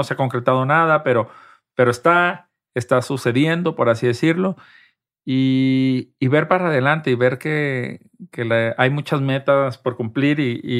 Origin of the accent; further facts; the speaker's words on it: Guadalajara, Jalisco, Mexico; now in Mexico City, Mexico; México, que es el país que más amo y que disfruto, y yo soy de Guadalajara, yo en la Ciudad de México soy un foráneo